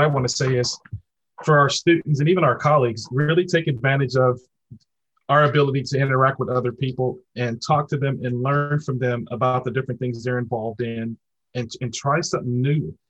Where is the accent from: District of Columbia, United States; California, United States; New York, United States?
California, United States; Compton; had I stayed on the street that I grew up on in Compton, because it was just predominantly Black and Latinx.